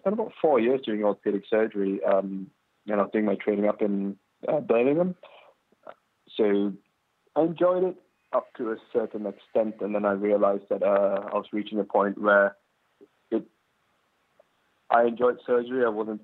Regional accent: Malaysia; also born or lived in United Kingdom; Okay, so I grew up in Malaysia, as my sister did, but then I was educated in the UK. I went to university in Scotland, and went to med school in Scotland.

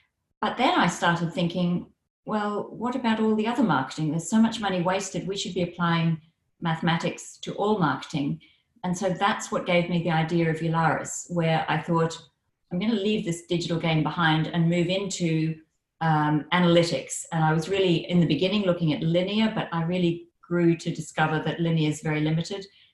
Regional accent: Tokyo, Japan; also born or lived in Papua New Guinea; I'm from Papua New Guinea originally, but I grew up in Tokyo. And so I speak Japanese.

